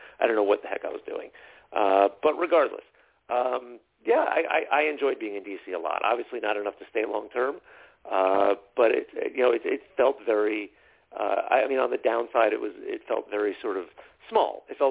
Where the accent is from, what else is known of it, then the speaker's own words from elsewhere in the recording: New York, United States; coming from growing up on Long Island, being used to New York, having lived in New York for a while before